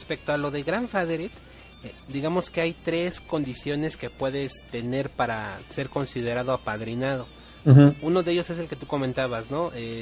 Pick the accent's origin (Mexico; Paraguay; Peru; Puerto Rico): Mexico; tú y yo somos de México, vivimos aquí en el Distrito Federal.